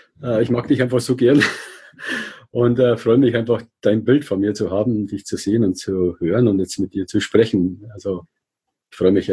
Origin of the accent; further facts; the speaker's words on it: Regensburg, Bavaria, Germany; ich komme aus Regensburg